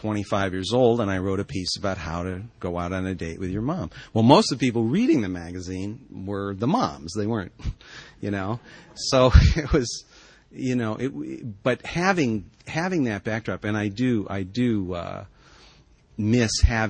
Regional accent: Ohio, United States; now in Montclair, United States; I grew up in Ohio, and New York was where I went when I got out of Ohio.

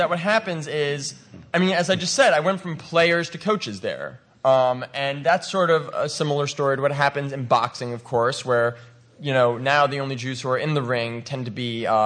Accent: New York City, New York, United States; But back to New York, since, you know, I'm from New York, so I'm going to be a little bit of a hegemonist here.

